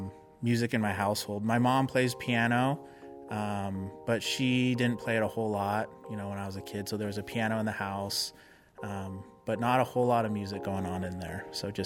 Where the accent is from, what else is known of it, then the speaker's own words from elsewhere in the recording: Tri-Cities, United States; I grew up in Tri-Cities. There wasn't a whole lot of venues going on at that time.